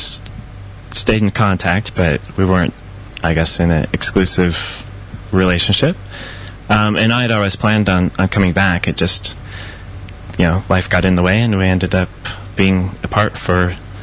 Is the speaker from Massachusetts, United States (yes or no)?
no; South Dakota, United States; also born or lived in Denver, United States; I was born in South Dakota originally and grew up on a ranch and farm before moving to the big city of Denver, Colorado.